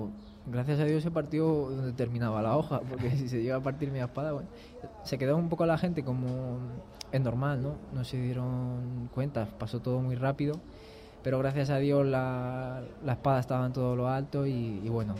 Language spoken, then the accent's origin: Spanish; Toledo, Castilla-La Mancha, Spain; Y no soy madrileño, soy de Toledo, ¿no? Pero sí. Me siento también muy madrileño ahí.